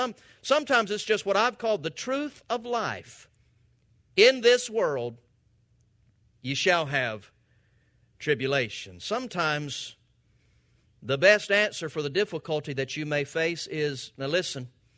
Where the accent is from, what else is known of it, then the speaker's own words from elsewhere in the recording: Valdosta, Georgia, United States; I'm from Valdosta.